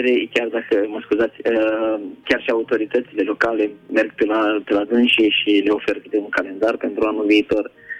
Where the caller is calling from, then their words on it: Fitionești, Vrancea County, Romania; Vrancea, localitatea Fitionești.